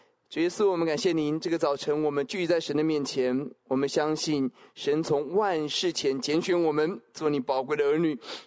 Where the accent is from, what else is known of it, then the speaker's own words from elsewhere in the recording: Taoyuan, Taiwan; 我自己也体会，我在出生在桃园一个乡下一个很小的城镇